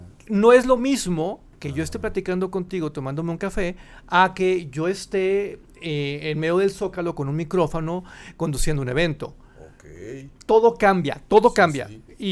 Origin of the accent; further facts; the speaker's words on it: Monterrey, Nuevo León, Mexico; Yo soy influencer de Monterrey.